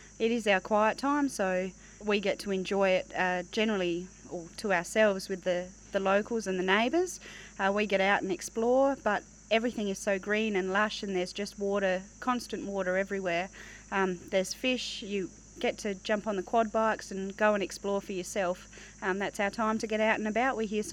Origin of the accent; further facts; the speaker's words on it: South Australia, Australia; now in Bramwell, Australia; Originally from York Peninsula, South Australia, but we left there on a bit of a working holly and we've found Bramwell and now it's home for us.